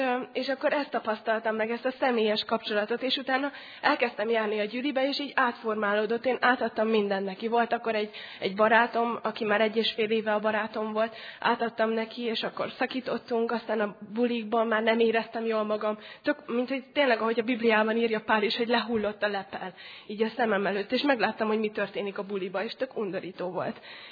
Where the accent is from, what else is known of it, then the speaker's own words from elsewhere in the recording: Baja, Bács-Kiskun, Hungary; Én Baján nőttem fel, a családom nagy vállalkozó volt.